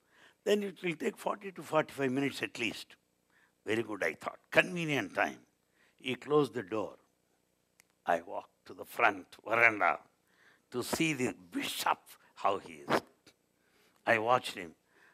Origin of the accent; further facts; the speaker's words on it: India; first language Telugu; English is a second language; And those people don't know Telugu. And my mother tongue is Telugu.